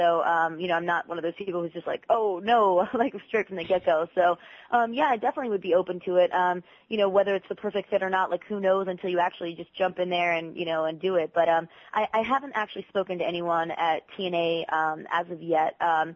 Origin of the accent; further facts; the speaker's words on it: Tampa, Florida, United States; And that's my hometown. That's where I'm from.